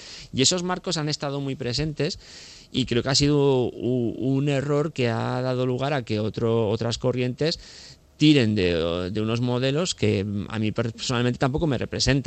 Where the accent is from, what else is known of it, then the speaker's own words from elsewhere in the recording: La Rioja, Spain; Me siento español, obviamente, me siento más riojano